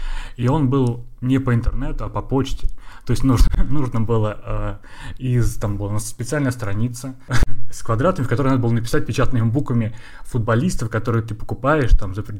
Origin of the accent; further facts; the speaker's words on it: Pervomaysky, Tambov Oblast, Russia; Я из Тамбовской области, это поселок Первомайский.